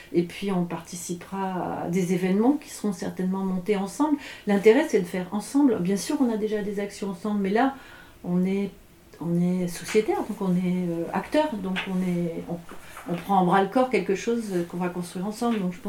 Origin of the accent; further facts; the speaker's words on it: Béthune, Hauts-de-France, France; Et bon, du coup, moi, je viens de Béthune-Brevet.